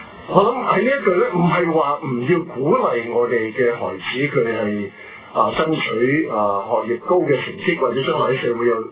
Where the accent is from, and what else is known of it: China